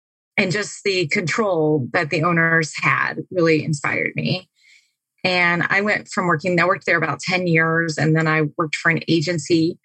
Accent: Tennessee, United States; moved away as an adult; now in Phoenix, United States; I moved to Phoenix. I'm originally from Tennessee. Spoiler alert. And I moved to Phoenix in 1998.

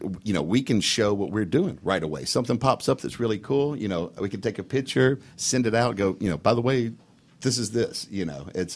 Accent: Memphis, Tennessee, United States; I'm from Memphis.

